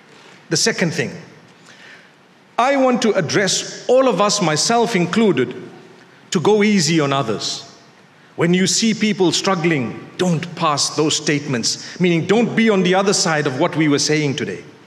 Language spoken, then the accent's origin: English; Zimbabwe; I come from Zimbabwe.